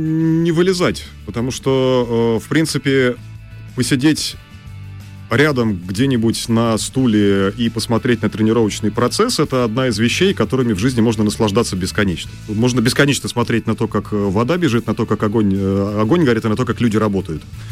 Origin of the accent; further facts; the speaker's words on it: Moscow, Russia; но я москвич, вообще-то, и в силу этого с там, детских лет